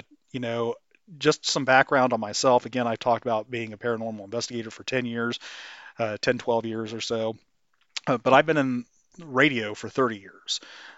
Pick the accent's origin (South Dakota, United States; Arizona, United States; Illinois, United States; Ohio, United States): Ohio, United States; I grew up in Western Ohio.